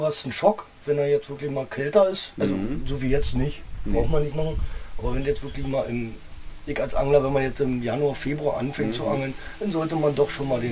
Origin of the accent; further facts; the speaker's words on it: Kotschlag, Brandenburg, Germany; ich komme hier aus der Region, aus Kotschlag. Das ist so ein Nachbardörfchen von Zedernick. Ja, bin hier groß geworden, bin jetzt 34 und ja, bin hier eigentlich schon geboren, sagen wir mal so, mitten im Dorf.